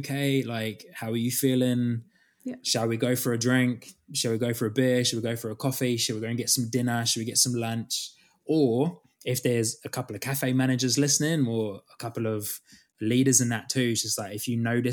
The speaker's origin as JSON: {"language": "English", "country": "United Kingdom", "lives_now": "New Zealand", "said": "I'm not originally from New Zealand. But yeah, so... Really? Yeah, I know, right? How crazy. Yeah, so originally from the UK"}